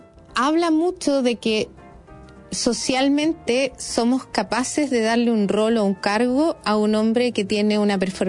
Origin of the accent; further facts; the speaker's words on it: Scotland, United Kingdom; Yo crecí mucho tiempo en Escocia, en el Reino Unido